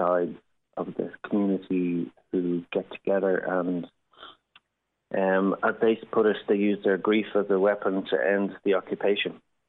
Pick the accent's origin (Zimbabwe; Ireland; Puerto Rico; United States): Ireland; as Irish people, with any sense of knowledge of history, of our own history, there are so many parallels.